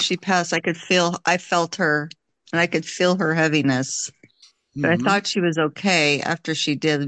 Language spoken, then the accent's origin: English; San Diego, California, United States; We grew up in San Diego, so.